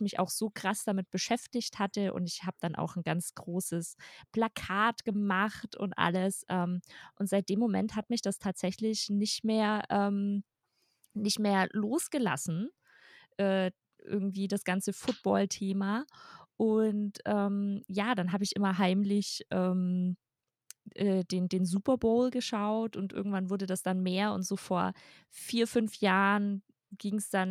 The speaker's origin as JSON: {"language": "German", "region": "Bavaria", "country": "Germany", "tie": "born or raised there", "said": "Also bei uns in Bayern war das so aufgebaut, dass man die ersten 2 Jahre quasi British English hatte und dann in der 7. war American English dran"}